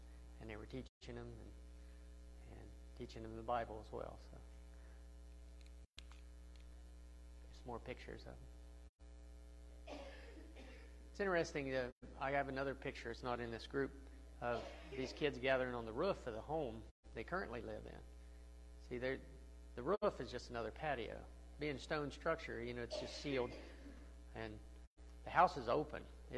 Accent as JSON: {"language": "English", "region": "West Virginia", "country": "United States", "said": "Sorry, I'm not, you can tell I'm from West Virginia."}